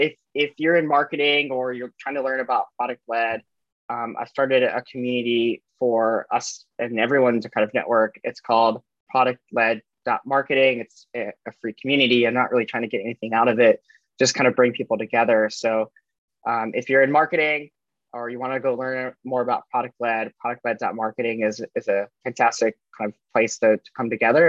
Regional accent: Ohio, United States; I grew up in Ohio, and I worked on a farm when I was kind of super young, like 13 years old.

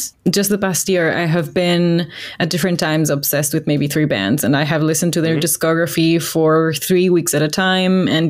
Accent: Ecuador; I come from Ecuador.

